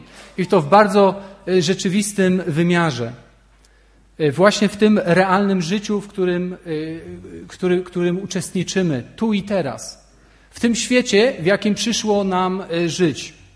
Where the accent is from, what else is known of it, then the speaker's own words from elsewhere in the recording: Włocławek, Kuyavian-Pomeranian Voivodeship, Poland; jestem z Włocławka, ze zboru Kościoła Ewangelicznych Chrześcijan.